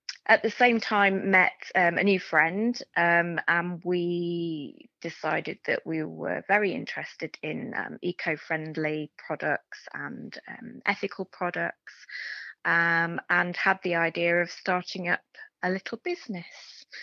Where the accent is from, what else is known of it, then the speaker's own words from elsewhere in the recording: East of England, United Kingdom; born there; also born or lived in Scotland; I'm an Essex girl. There you go. I was born in Essex. However, we only lived there for a year. Mm-hmm. So we moved around the country quite a bit with my dad's business. So I've lived in Scotland, in England, lived abroad.